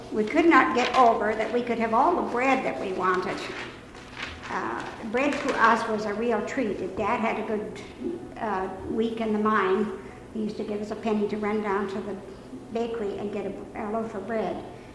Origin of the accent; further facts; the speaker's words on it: Shotts, Scotland, United Kingdom; born there; I was born in Scotland in a small mining town named Shotts. Shotts was approximately halfway between Glasgow and Edinburgh